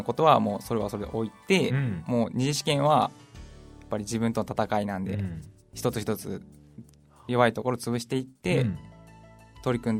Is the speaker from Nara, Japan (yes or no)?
yes; Nara, Japan; 奈良県出身です。